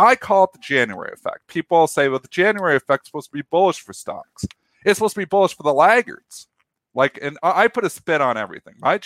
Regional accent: Canada; Now, as a Canadian, I'm in a different situation because I can go on the 30th because we're on settle date.

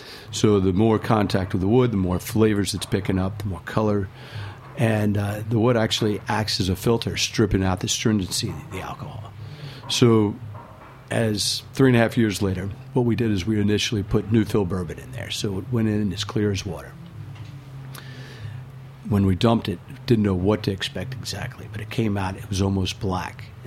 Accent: Louisville, Kentucky, United States; So growing up in Louisville, you're surrounded by bourbon. It's kind of a way of life.

